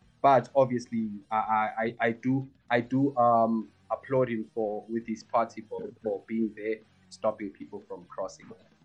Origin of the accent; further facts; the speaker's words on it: South Africa; And for me as a South African, it's also like a big stretch to attack just the African people